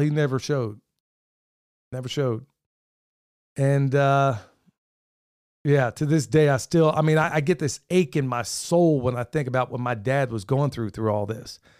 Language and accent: English; Pennsylvania, United States; where everybody was colorblind back there where I grew up in Pennsylvania, at that time in Oklahoma, it was strange, especially, you know, if you're a kid of mixed race like I am.